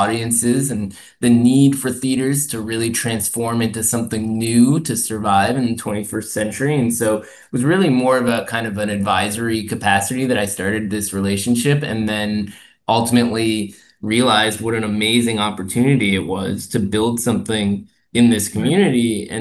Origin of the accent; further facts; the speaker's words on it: Seattle, Washington, United States; growing up in Seattle, when I did was great because there were so many wonderful independent theaters there.